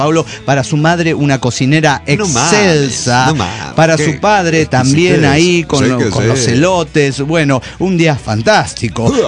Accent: Celaya, Guanajuato, Mexico; Yo soy originario de Celaya, igual que la Blanca, mi melliza

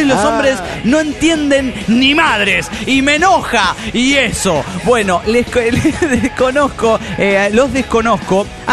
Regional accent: Mexico; now in Ferrara, Italy; Bueno, sí, bueno, no soy italiana, digo, no hace falta, soy mexicana.

